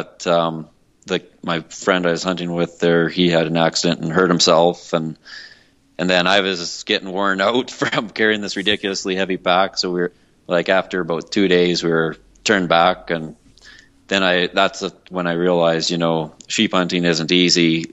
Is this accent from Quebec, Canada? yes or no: no; Saskatchewan, Canada; growing up in Saskatchewan, primarily hunting whitetail and mule deer and antelope, like most people from the prairie regions do. And after I got finished school, I moved out to Alberta here